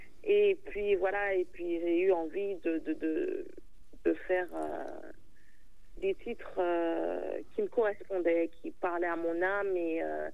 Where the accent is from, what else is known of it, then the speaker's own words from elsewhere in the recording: Guadeloupe; j'ai grandi en Guadeloupe.